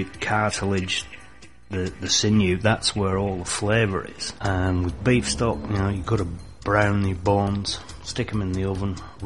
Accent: England, United Kingdom; Being very English, mustard and horseradish, just a roast beef.

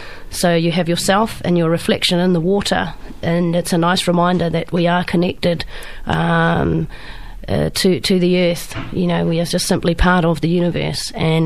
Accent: New Zealand; I'm definitely Pākehā through and through, but I you know, as I say in this piece, we're born of this land, and I feel I'm a New Zealander.

